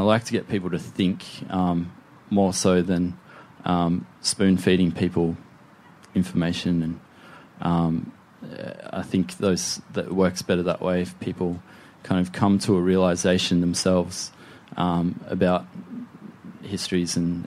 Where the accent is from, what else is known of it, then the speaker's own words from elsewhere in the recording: Victoria, Australia; I'm a Gunai and Monero man. I'm from Gippsland.